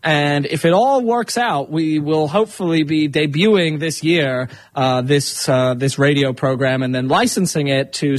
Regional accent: Sarasota, Florida, United States; because obviously I'm from Sarasota

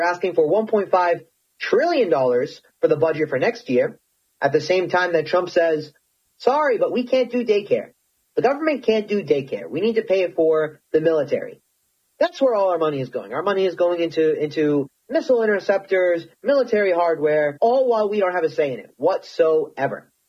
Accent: United States; And as an American, but also just as a member of the human race, I'm terrified by what is happening.

